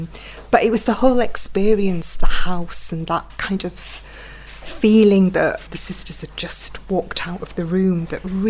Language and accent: English; Keighley, Yorkshire and the Humber, United Kingdom; I grew up in Keighley, which is very close to Haworth.